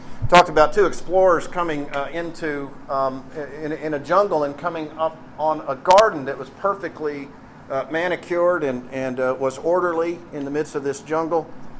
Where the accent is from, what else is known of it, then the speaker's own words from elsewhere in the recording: Amarillo, Texas, United States; now in Philadelphia, United States; Born and raised in Amarillo, and as you heard, went to West Texas State University. Never thought I'd wind up in Philadelphia.